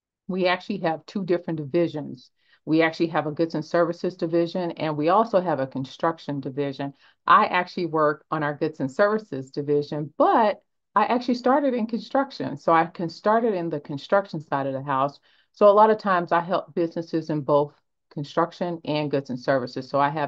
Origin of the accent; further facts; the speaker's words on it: Chicago, Illinois, United States; now in Dallas, United States; Well, I'm actually originally from Chicago. So I'm a Chicago girl, true and true. I've been in Dallas probably for about 13 years now, though, but Chicago is still home base for me.